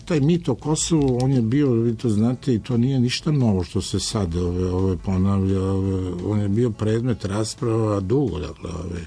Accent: Raška District, Serbia; ja kao, dakle, Srbin iz Raške

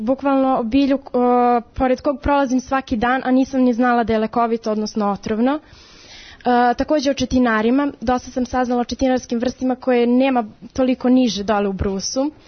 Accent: Brus, Rasina District, Serbia; dolazim iz Brusa, što je veoma blizu Kopaonika

